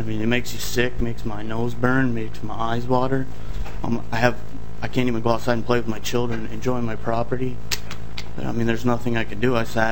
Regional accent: Minnesota, United States; I am from Todd County.

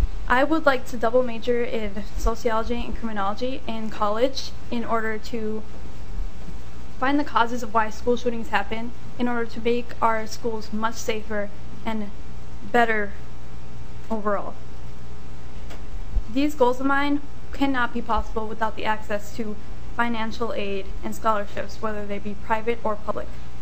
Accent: Minnesota, United States; also born or lived in Mexico; I was born in Mexico, but I only lived there for 11 months. All I know is Minnesota. I was still an infant when I arrived in the United States

